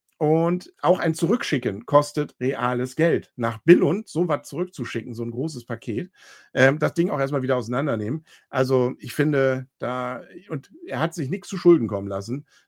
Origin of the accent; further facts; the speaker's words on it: Northern Germany, Germany; Ich bin Norddeutscher.